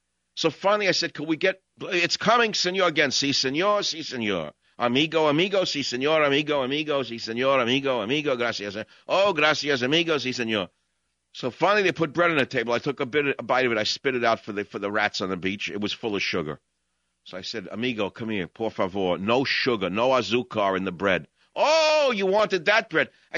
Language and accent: English; New York, United States; I grew up in New York. I spend money.